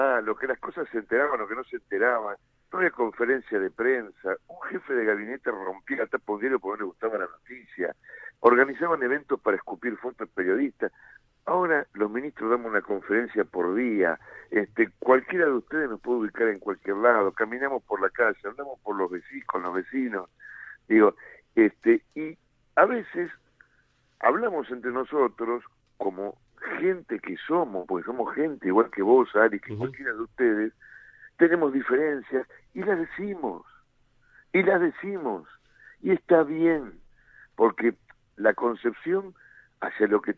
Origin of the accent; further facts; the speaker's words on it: La Matanza, Buenos Aires Province, Argentina; yo soy de La Matanza.